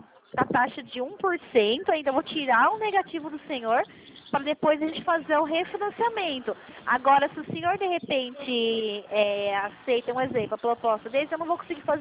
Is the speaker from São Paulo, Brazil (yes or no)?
yes; Limeira, São Paulo, Brazil; Eu sou do interior de São Paulo.